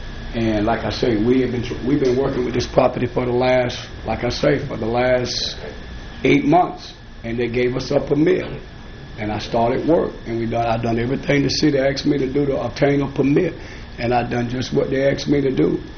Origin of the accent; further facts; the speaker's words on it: Baxley, Georgia, United States; I've been working for the city, and I'm from Baxley, Georgia.